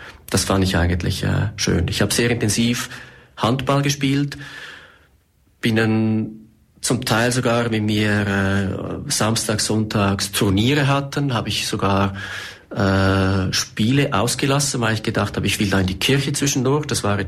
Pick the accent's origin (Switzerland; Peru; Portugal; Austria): Switzerland; Zurich; born there; Ich bin 1966 in Zürich geboren, als viertes von vier Kindern.